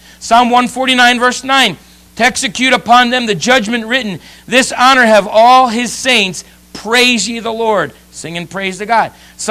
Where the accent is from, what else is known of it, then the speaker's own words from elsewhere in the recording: New Jersey, United States; I was raised in New Jersey